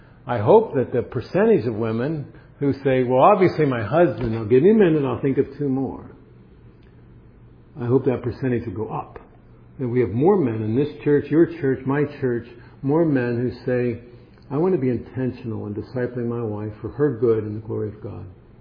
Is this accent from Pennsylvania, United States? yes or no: yes; Pittsburgh, Pennsylvania, United States; I grew up in Steeler country. Pittsburgh doesn't have a basketball team, but they have a football team.